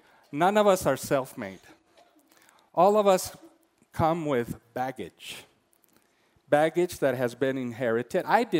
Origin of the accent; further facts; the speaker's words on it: Colombia; I come from Colombia, and some of you come from other places.